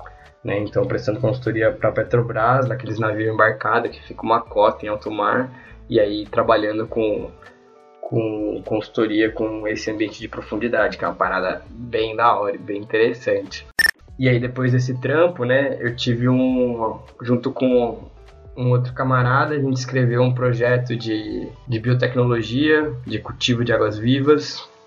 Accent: Franco da Rocha, São Paulo, Brazil; Nasci em São Paulo, mas cresci na Grande São Paulo, em Franco da Rocha, Caieiras.

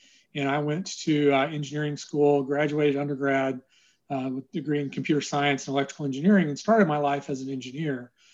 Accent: Austin, Texas, United States; And I'm not quite a native Austinite. I was born in Dallas. But I've been here since first grade.

